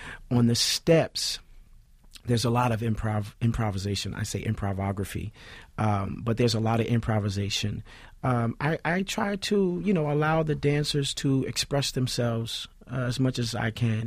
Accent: Newark, New Jersey, United States; Oh, yeah. I mean, Newark, you know, I grew up, all right, so, you know, Irving Turner Boulevard runs all the way into, like, North Newark

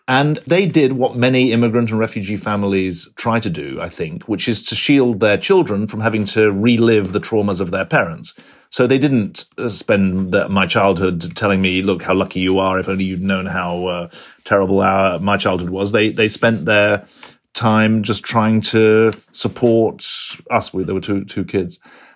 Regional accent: United Kingdom; I'm British.

